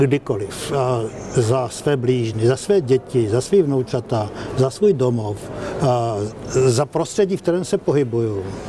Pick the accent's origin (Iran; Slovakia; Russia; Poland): Slovakia; now in Czech Republic; A teď já mám dvojí občanství, jsem Čech i Slovák, žiju tady už čtvrt století, ale jsem i Slovák.